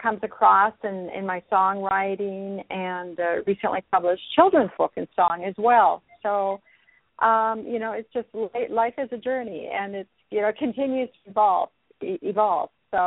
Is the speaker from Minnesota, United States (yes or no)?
yes; Minnesota, United States; Okay, well, I grew up in Minnesota and did my graduate studies in North Dakota and also Utah, and so those experiences drew me in closer to the West.